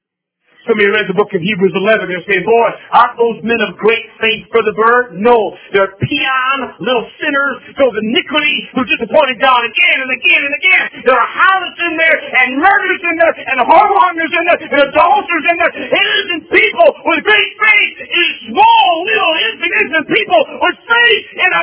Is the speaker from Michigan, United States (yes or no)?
yes; Holland, Michigan, United States; There's a lady up where I grew up in Holland, Michigan. It was kind of a big thing back then. We had all farms around us